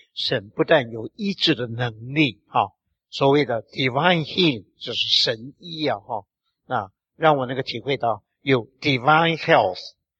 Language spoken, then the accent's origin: Chinese; China; 好像我们中国人练功夫一样的哈